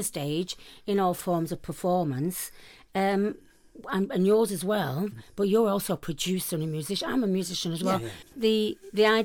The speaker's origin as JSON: {"language": "English", "town": "Clayton", "region": "Yorkshire and the Humber", "country": "United Kingdom", "tie": "born there", "said": "Yeah, I was born in Clayton, yeah. It's now not called Clayton. It's always been confused with Bradford"}